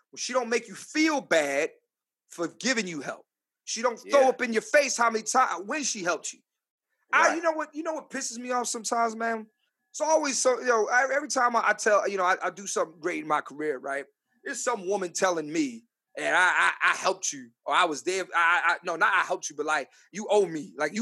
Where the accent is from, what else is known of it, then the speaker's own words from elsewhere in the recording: the North, United States; And that's being from up north.